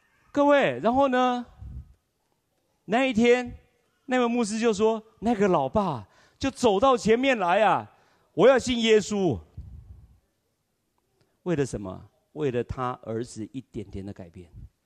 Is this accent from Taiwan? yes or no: yes; Taiwan; 这个我们从台湾来，对不对？